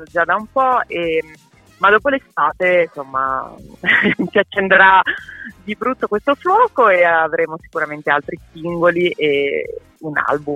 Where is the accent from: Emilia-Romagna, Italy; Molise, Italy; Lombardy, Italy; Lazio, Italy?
Emilia-Romagna, Italy; io sono romagnola, chiamo babbo